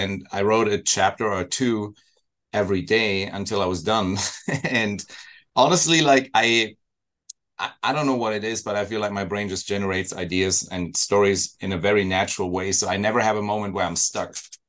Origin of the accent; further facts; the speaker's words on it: Germany; now in Los Angeles, United States; Yeah, so it's because I came to LA from Germany, actually.